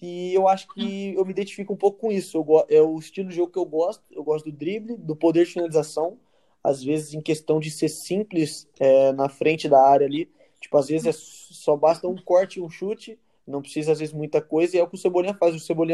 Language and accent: Portuguese; Limeira, São Paulo, Brazil; eu sou de Limeira, São Paulo.